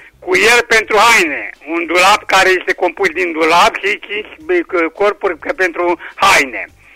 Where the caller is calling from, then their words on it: Oțelul Roșu, Caraș-Severin, Romania; din Oțelul Roșu